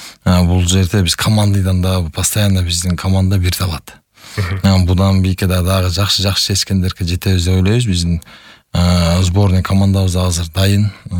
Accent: Osh, Osh Region, Kyrgyzstan; born there; Мен кичинекей кезимден өзү Ошто төрөлөсү, Ош шаарына төрөлөскөн.

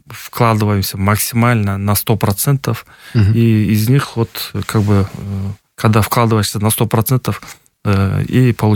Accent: Kant, Chüy Region, Kyrgyzstan; Я как бы коренной житель, я там и буду жить, я там буду и работать, я там и буду умирать.

